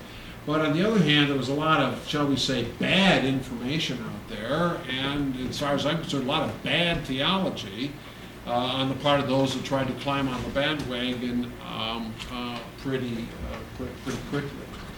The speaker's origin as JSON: {"language": "English", "region": "California", "country": "United States", "tie": "born or raised there", "said": "California, my home state, they had some bills proposed to outlaw cloning"}